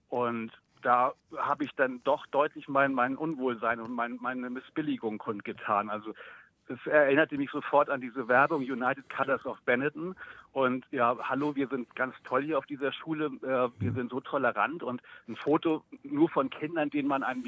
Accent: Schleswig-Holstein, Germany; born there; Ich bin gebürtiger Schleswig-Holsteiner.

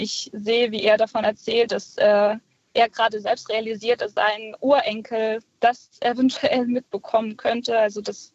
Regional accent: Brest, Brest Region, Belarus; also meine Mutter und ich, wir kommen beide aus Brest, das ist westlich von Weißrussland.

